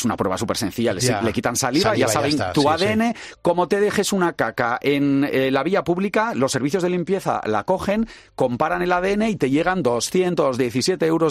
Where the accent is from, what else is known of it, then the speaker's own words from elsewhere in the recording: San Sebastián, Basque Country, Spain; nosotros somos de San Sebastián